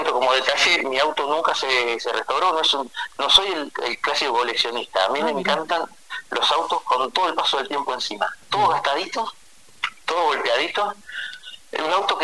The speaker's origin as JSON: {"language": "Spanish", "town": "Río Colorado", "country": "Argentina", "tie": "born or raised there", "also_born_or_lived": "Algarrobo", "said": "yo soy nacido en Río Colorado porque creo en Algarrobo, mi madre es de Río y mi padre Algarrobo. Entonces, bueno, nos repartimos... vivimos un ratito en cada lado, pero en realidad … son de Algarrobo"}